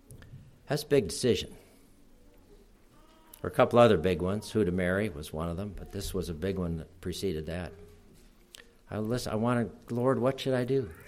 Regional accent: Rochester, New York, United States; And my draft board, where I grew up in Rochester, New York, was drafting people whose numbers were way above that.

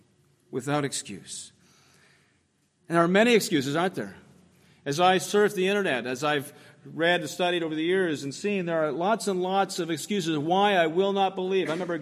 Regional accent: Ottawa, Ontario, Canada; the Anglican church I grew up in Ottawa

